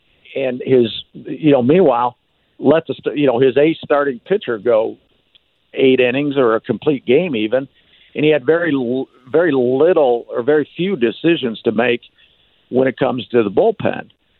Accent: Michigan, United States; I remember growing up in Michigan

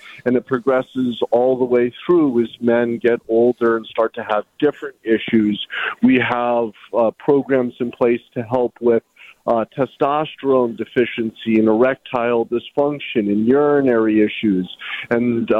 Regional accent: Colorado, United States; moved away as an adult; now in Hartford, United States; So I grew up in Colorado and went to undergrad and medical school there and did my residency at Stony Brook University on Long Island. And subsequently moved to Hartford and have been practicing in Connecticut for the last 9 years.

